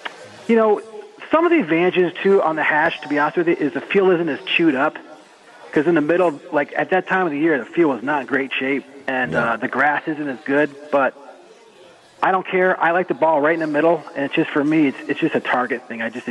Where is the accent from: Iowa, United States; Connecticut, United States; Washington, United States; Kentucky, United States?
Connecticut, United States; Avon; I'm from Connecticut. I'm in Avon, Connecticut. I have three children, and they're growing up so quick. My oldest is at Avon Old Farms High School, where I went to high school